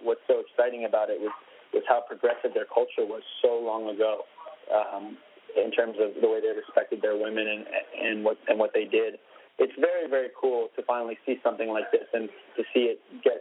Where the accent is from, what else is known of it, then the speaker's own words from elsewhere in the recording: Vancouver, British Columbia, Canada; I'm from Vancouver, Canada, so I am obviously used to the cold.